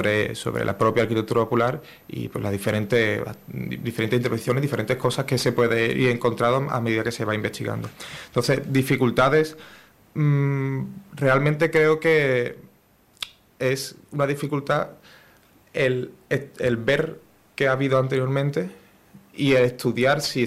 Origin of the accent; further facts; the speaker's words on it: San Fernando, Andalusia, Spain; Yo soy del barrio de la Pastora, soy de un barrio muy, creo que muy instaurado y muy reconocido en San Fernando y fuera de él.